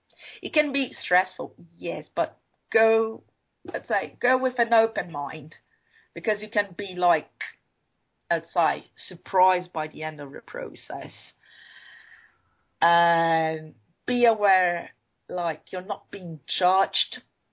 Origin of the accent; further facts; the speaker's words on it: Brazil; English is a second language; I feel I am British by heart, born and raised in Brazil.